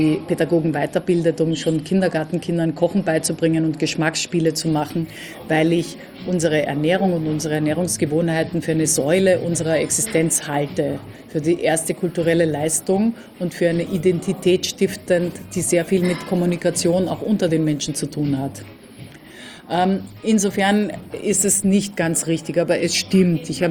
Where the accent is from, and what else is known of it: Austria; accent: Austrian; now in Germany